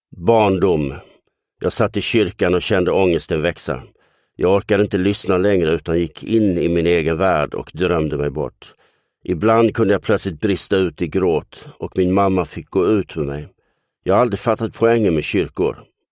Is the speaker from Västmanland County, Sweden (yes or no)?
no; Lund, Skåne, Sweden; Jag är en bohem från Lund.